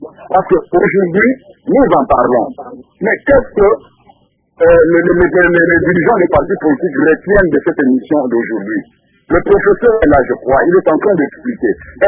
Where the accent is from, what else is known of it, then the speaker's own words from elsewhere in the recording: Kikwit, Kwilu, DR Congo; Moi, aujourd'hui, si j'observe, par exemple, ici chez nous, à Kikwit, dans le Kilou, vous verrez les partis politiques qui sont en train de se battre